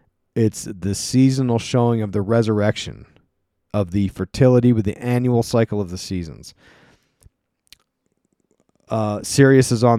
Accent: Lancaster, Pennsylvania, United States; I'm from Lancaster, PA, and there used to be a football game called the War of the Roses, because there's a city called York next to the city called Lancaster.

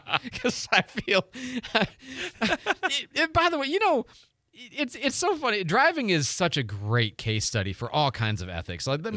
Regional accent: Chicago, Illinois, United States; See, I grew up in Chicago is where I learned to drive.

